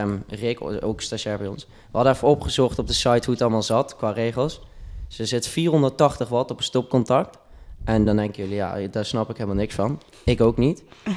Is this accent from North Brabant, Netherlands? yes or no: yes; North Brabant, Netherlands; Ik kom uit een heel klein dorp, maar dat kent denk ik niemand. Ik woon bij Kuik in de buurt en bij Graven.